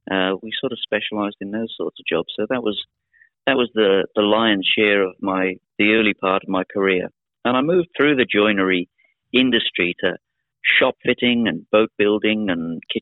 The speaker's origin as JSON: {"language": "English", "region": "Wales", "country": "United Kingdom", "said": "Wales, originally, which is in the UK. Not everybody knows that. A lot of people know about New South Wales, but not South Wales. And I'm from the South Wales, the original."}